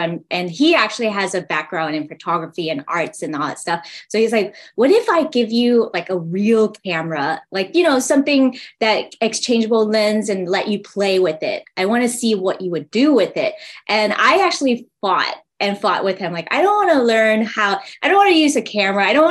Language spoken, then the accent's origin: English; Waco, Texas, United States; now in Houston, United States; I was from Waco, Texas. It's about 3.5 hours from here, but it's a very small town.